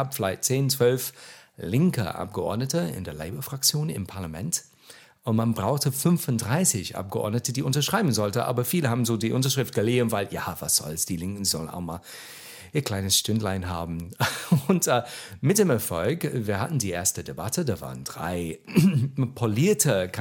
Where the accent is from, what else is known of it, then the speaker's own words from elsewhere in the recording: England, United Kingdom; German is a second language; Ich bin, wie man hört, kein Native Speaker in the German. Ich komme aus England